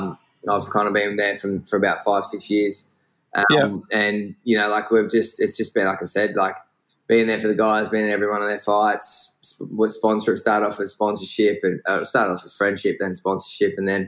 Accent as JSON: {"language": "English", "town": "Sydney", "region": "New South Wales", "country": "Australia", "lives_now": "Perth, Australia", "said": "I'm from Perth, Western Australia, originally from Sydney."}